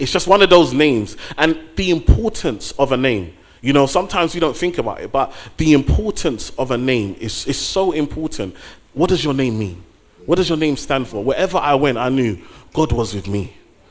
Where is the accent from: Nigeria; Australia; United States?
Nigeria; And so being Nigerian, it's not, you know, you don't get beats the normal way.